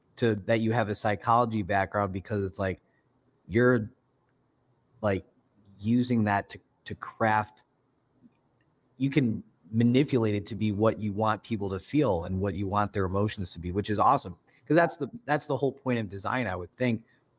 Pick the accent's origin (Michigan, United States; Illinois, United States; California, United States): Illinois, United States; Chicago; Y'all are coming at us from my hometown and where I'm from, Chicago.